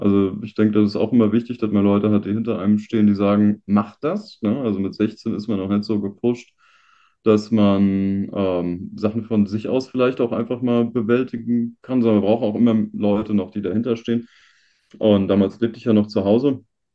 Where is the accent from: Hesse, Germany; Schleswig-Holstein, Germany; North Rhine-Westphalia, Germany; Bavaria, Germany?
North Rhine-Westphalia, Germany; also ich komme ja oben aus dem Johannland, ne?